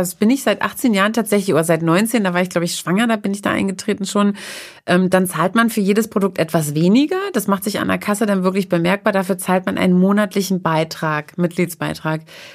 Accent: East Germany, Germany; moved away; als ich bin aus dem Osten abgehauen und das Tollste fand ich, dass es alles gibt auf einmal im Westen.

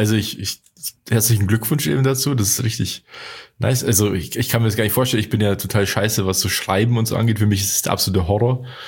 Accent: Passau, Bavaria, Germany; Journalist ich bin aus Journalist. Passau.

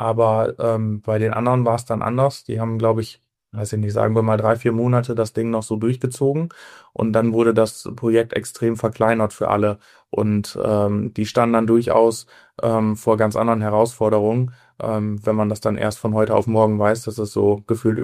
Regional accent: Cloppenburg, Lower Saxony, Germany; wir kommen jetzt aus Cloppenburg in der Nähe von Oldenburg-Bremen

